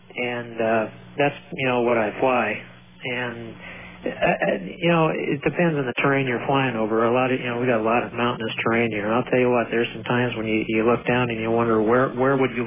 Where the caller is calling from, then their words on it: Missoula, Montana, United States; Missoula, Montana.